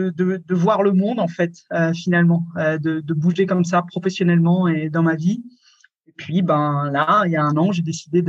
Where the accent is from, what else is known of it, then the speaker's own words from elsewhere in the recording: France; moved away as an adult; je suis partie de France quand j'avais 20 ans. En fait, j'ai terminé mes études à l'étranger et puis je suis jamais repassée par la France vraiment.